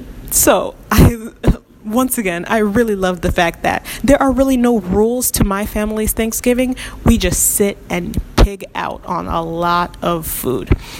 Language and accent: English; United States; My parents come from Haiti, and as a result, growing up in America has been a mix of many things.